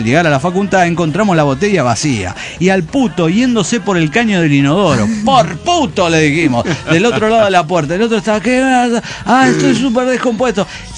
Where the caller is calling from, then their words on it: Avellaneda, Santa Fe, Argentina; de Avellaneda, Santa Fe, Argentina.